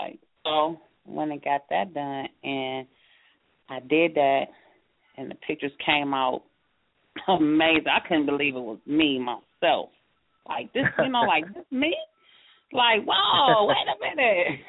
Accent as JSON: {"language": "English", "town": "Flint", "region": "Michigan", "country": "United States", "said": "I am from Flint, Michigan. Everybody be like, you know, Detroit. I'm like 45 minutes from Detroit."}